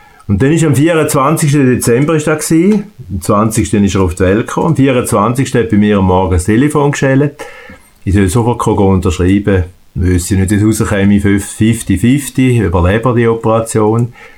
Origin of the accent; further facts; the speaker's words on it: Bierwinken, Thurgau, Switzerland; ich bin ein typischer Thurgauer, man merkt das schon an meiner Sprache. Ich bin in Bierwinken aufgewachsen, bin Bürger von Bierwinken und wohne jetzt wieder in Bierwinken. Ich war eigentlich immer im Thurgau, außer während meinem Studium.